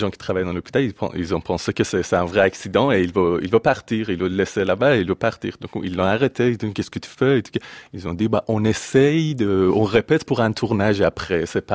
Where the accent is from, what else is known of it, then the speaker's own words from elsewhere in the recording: Iran; now in France; Justement, je suis sorti d'Iran après cette condamnation.